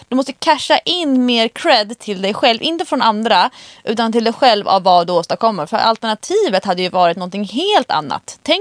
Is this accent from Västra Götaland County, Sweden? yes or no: no; Skåne, Sweden; born there; Jag föddes 1972 utanför Malmö och sen så liksom fram till idag.